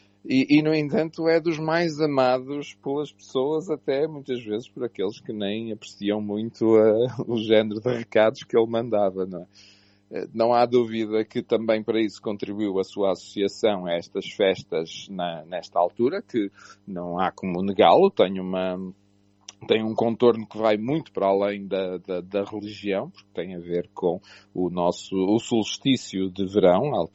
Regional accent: Braga, Portugal; Bom, eu sou de Braga

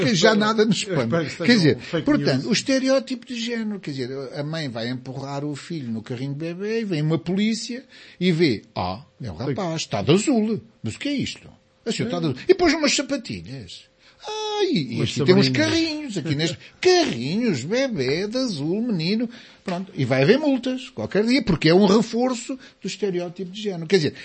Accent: Portugal; Eu, que sou português, mas sou um português desse tipo, estava longe

